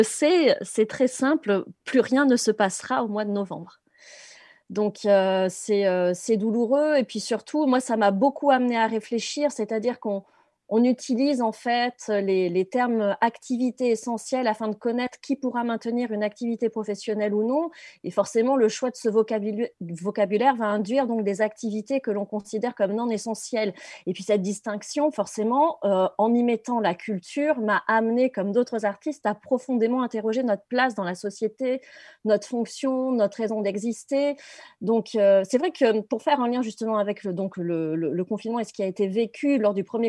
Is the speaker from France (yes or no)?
yes; Nouvelle-Aquitaine, France; Je viens de la Dordogne, et là-bas on a une grotte donc qui est mondialement connue, la grotte de Lascaux